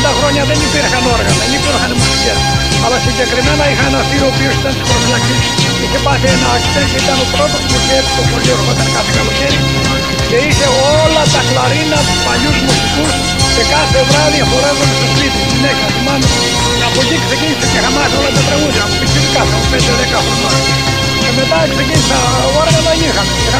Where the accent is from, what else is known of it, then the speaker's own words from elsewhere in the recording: Kefalio, Peloponnese, Greece; Το χωριό μου λέγεται Κεφαλιού, που βγάζει ανθρώπους και βάλει με νου, είναι κάτω στην Εθνία. 20 χιλιόμετρα από την Καλαμάτα.